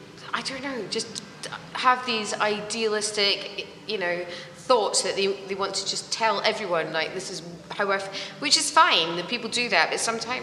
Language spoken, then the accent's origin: English; Edinburgh, Scotland, United Kingdom; born there; I was born in Edinburgh.